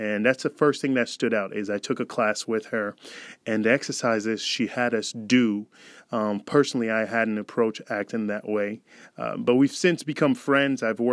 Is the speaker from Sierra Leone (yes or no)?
yes; Sierra Leone; first language Krio; French is spoken in Guinea and I come from Sierra Leone, which English Creole is all I spoke at the time.